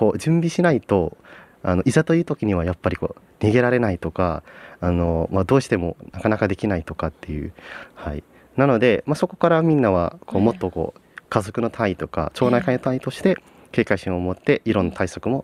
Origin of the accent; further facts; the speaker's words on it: West Java, Indonesia; Japanese is a second language; 最近でいうとインドネシアの西ジャワのチアンジュルというところ、自分の地元からちょっと近いところなんですけれども